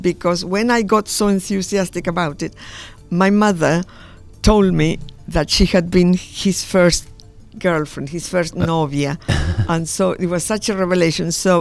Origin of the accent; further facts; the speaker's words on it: Buenos Aires, Argentina; I was born in 1941 in Buenos Aires in a lovely barrio called Flores, and spent a typical middle class childhood